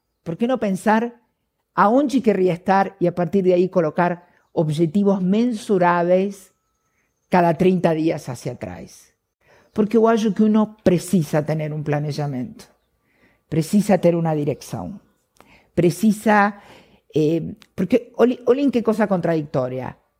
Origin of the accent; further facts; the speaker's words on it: Argentina; como buena argentina, hago psicoterapia desde los 19 años.